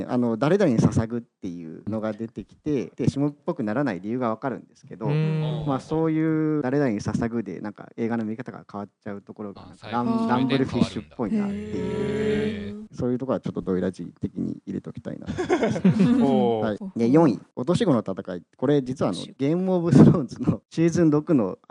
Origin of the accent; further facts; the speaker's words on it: Shizuoka, Japan; 僕静岡出身なんですけど、はい、静岡だといつか地震が来るよという話をずっとされるんで、僕いつか地震で死ぬと思ってたんですね、はい、子供の頃、